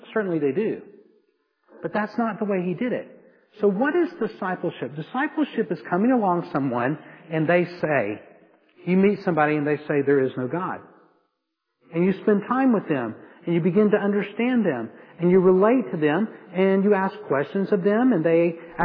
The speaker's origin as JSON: {"language": "English", "town": "Atlanta", "region": "Georgia", "country": "United States", "accent": "Southern", "said": "excuse my southern accent, because some people can say this word, these two words, and they don't sound the same, but for me from Atlanta, they're going to sound the same."}